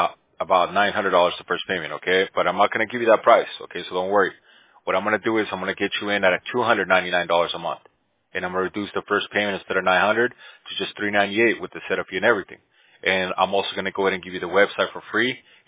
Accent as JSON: {"language": "English", "country": "Bolivia", "said": "I mean, I speak Spanish too. I'm from Bolivia."}